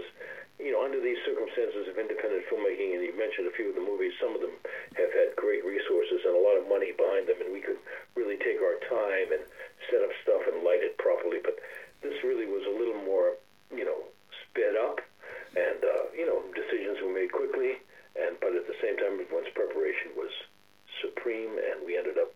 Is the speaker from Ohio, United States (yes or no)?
no; Boston, Massachusetts, United States; I went to high school in Boston. I was born in Boston